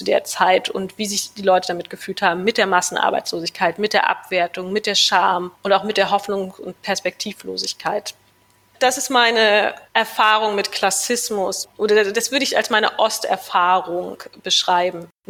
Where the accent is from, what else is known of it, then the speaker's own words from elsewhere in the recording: Germany; was für mich als DDR-Kind völlig normal war